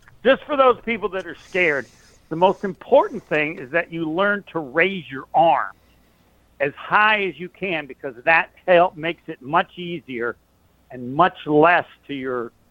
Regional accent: Southland, Indiana, United States; and I told them I was from Southland, Indiana.

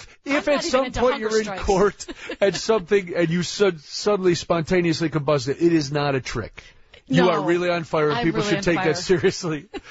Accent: Ireland; As an Irishman, I enjoy St. Patrick's Day in certain environments.

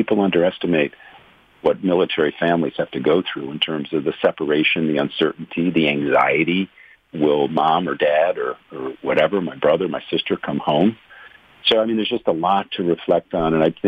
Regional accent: Liverpool, New York, United States; You talked about me growing up in Liverpool, New York, where I graduated from Liverpool High School on June 28, 1977.

